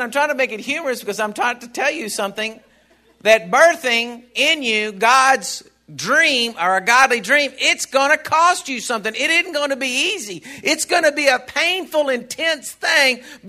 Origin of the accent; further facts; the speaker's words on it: Texas, United States; I'm from Texas. Everything's always bigger.